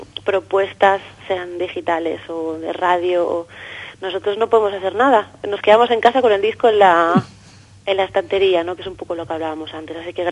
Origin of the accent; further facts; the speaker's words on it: Galicia, Spain; me tire más por el gallego y uh-huh, más por mi tierra, probablemente.